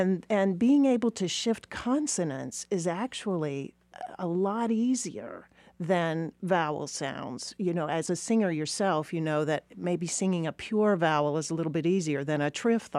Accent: the South, United States; So you know that as a Southerner, I might place my voice way down here.

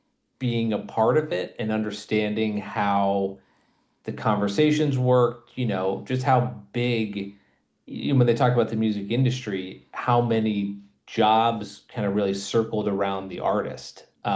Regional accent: California, United States; I grew up in the Bay Area, and in high, you know, middle school, high school, just loved going to concerts.

